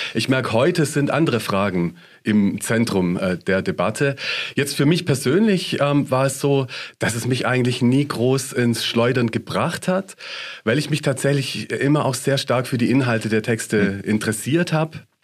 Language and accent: German; Baden-Württemberg, Germany; ich komme aus Süddeutschland, zwischen München und Stuttgart oder zwischen Ulm und Biberach